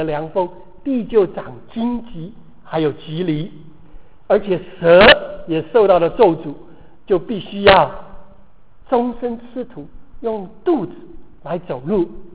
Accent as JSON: {"language": "Chinese", "country": "Taiwan", "tie": "born there", "said": "我可能在逃难的路上我妈妈怀了我还是怎么样，所以到了台湾，我1950年就生下来"}